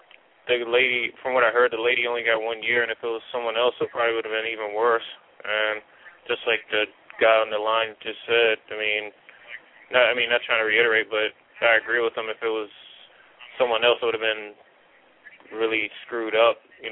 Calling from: Washington, District of Columbia, United States; from Washington, D.C.

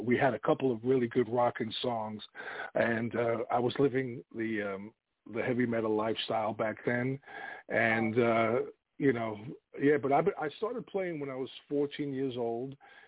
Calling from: Virginia, United States; I am in Northern Virginia.

